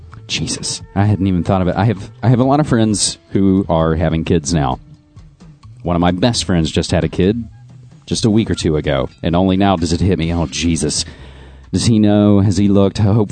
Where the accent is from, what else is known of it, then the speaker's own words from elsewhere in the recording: West Virginia, United States; looking at my home state of West Virginia